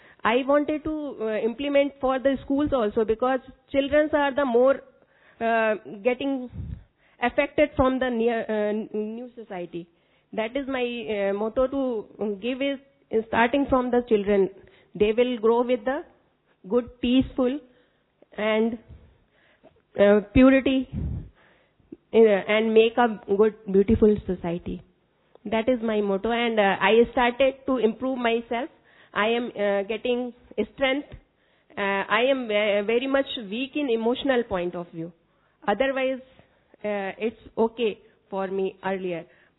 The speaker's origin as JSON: {"language": "English", "town": "Bangalore", "region": "Karnataka", "country": "India", "second_language": "English", "said": "from Bangalore, working in IBM."}